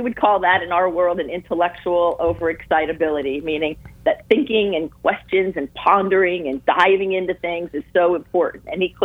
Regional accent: Sarasota, Florida, United States; Well, for all intents and purposes, I'm a Florida native. I was raised in Sarasota.

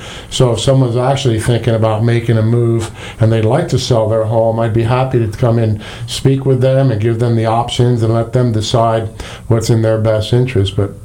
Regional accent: Colorado, United States; now in Florida, United States; You know, I came from Colorado. I never realized how many people actually have televisions outside in their backyard.

